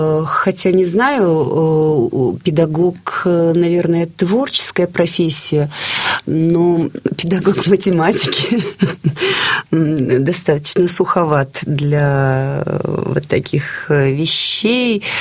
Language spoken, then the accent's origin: Russian; Far East, Russia; Я дальневосточница